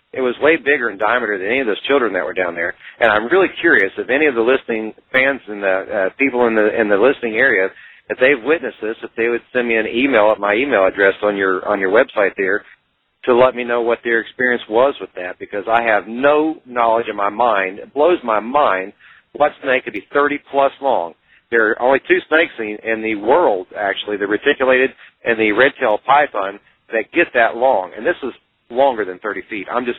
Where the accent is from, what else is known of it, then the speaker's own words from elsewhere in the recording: Canyon Lake, Texas, United States; I was at Canyon Lake in Texas area, which is my hometown, my home state area.